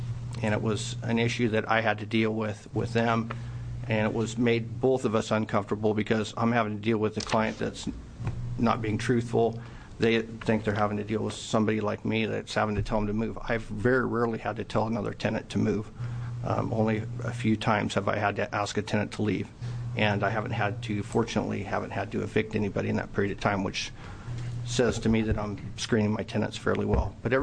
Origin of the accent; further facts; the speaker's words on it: Albany, United States; I'm from Albany.